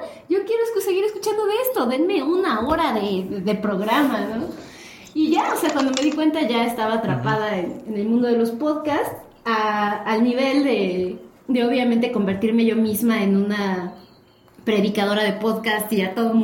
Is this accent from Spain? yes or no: no; Mexico; nosotros somos de México